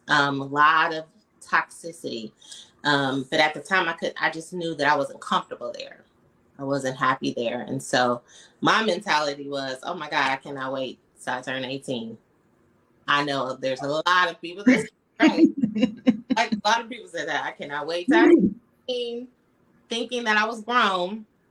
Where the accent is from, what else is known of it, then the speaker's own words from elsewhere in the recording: Dayton, Ohio, United States; I'm originally from Dayton, Ohio.